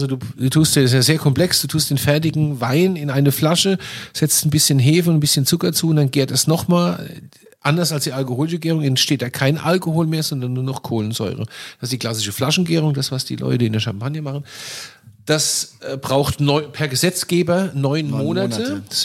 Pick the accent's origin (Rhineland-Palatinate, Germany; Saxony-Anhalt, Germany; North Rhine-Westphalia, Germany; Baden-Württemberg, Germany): Rhineland-Palatinate, Germany; Ja, also ich komme aus einer Gegend, wo du damit Scholle und Fleischwurst.